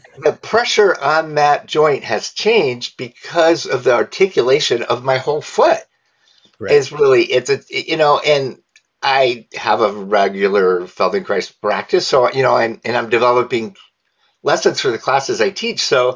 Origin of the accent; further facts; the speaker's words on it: New York, United States; Because I grew up near Oswego, New York, the shoes I'm wearing, by the way. That I love that. I grew up 11 miles from Oswego.